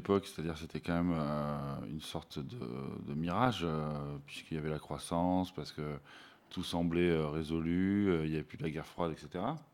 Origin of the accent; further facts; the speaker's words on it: Mérignac, Nouvelle-Aquitaine, France; also born or lived in Albi; Je suis né à Albi, mais mon père était vétérinaire et donc il a ouvert un cabinet à Mérignac, chemin long.